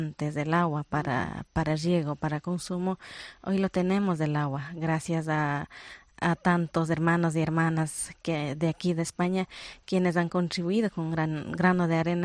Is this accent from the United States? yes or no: no; Palmira, Chimborazo, Ecuador; yo vengo de Ecuador, de la provincia de Chimborazo, de la parroquia Palmira. antes conocido como Desierto de Palmira, hoy Paraíso del Rincón Andino.